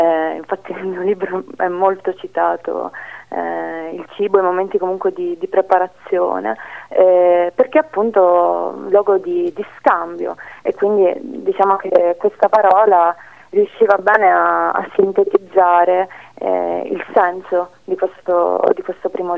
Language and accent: Italian; Sicily, Italy; moved away as an adult; now in Bologna, Italy; Io sono cresciuta appunto in Sicilia e sono venuta a Bologna a 19 anni